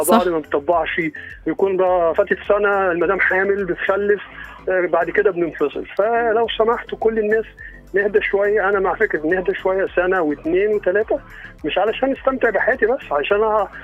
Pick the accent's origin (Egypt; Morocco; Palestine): Egypt; عندنا في مصر احنا طالما بيحصل انفصال بيبقى دايما بيبقى في مشاكل